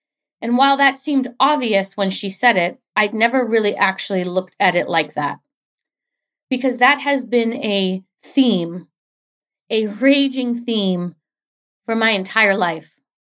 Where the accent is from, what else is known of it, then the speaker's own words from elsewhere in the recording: Wiesbaden, Hesse, Germany; Wiesbaden. That's where I was born. It's where I spent the first several years of my life. It is my hometown.